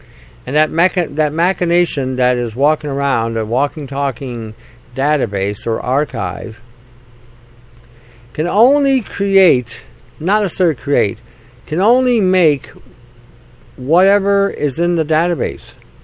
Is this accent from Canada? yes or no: yes; Canada; It doesn't seem a little odd to you as a Canadian that all of a sudden, in the last year and a half, our premiers have lost their fucking mind